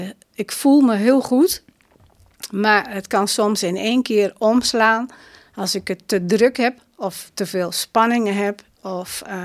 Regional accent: Dalerveen, Drenthe, Netherlands; also born or lived in Zuidlaren; Nee, ik kom zelf uit Dalerveen.

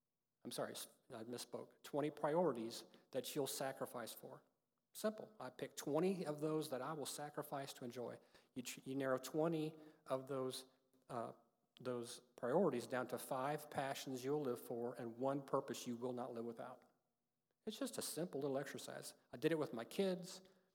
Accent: Iowa, United States; and I'm from Iowa, so lots of farm work.

